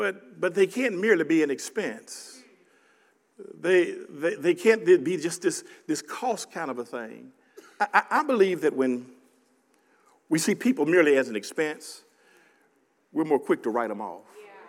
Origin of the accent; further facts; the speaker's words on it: Memphis, Tennessee, United States; I'm from Memphis.